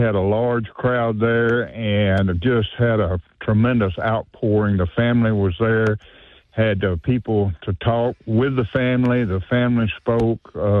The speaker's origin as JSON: {"language": "English", "town": "Vivian", "region": "Louisiana", "country": "United States", "tie": "born or raised there", "said": "To my knowledge, and I was born and raised in Vivian"}